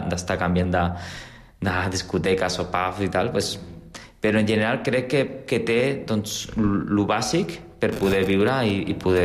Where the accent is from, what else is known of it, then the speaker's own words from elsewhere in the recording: Gavà, Catalonia, Spain; now in Castelldefels, Spain; jo, el meu municipi d'origen és Gavà, que està al costat de Castelldefels, i estic acostumat a poblacions per sobre dels 50.000 habitants.